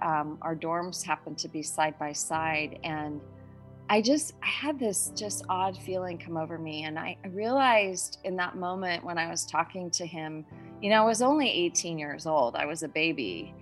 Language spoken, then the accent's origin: English; Oregon, United States; And I came from Oregon, he was from Northern California.